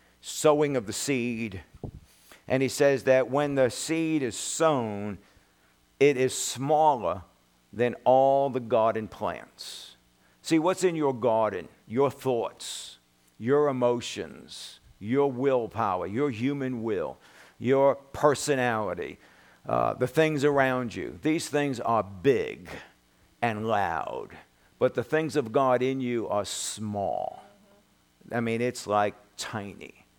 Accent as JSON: {"language": "English", "town": "Brooklyn", "region": "New York", "country": "United States", "tie": "born or raised there", "said": "You know, when I lived in New York, I was brought up in Brooklyn. We were brought up in the slums."}